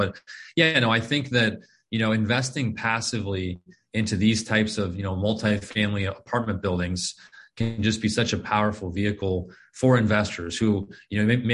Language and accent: English; Phoenix, Arizona, United States; I was born and raised here in Phoenix, Arizona, lived here my entire life.